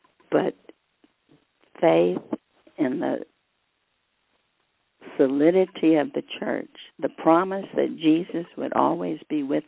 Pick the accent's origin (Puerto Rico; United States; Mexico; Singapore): Mexico; I remember growing up near Mexico City, there was a whole area that had been a lava area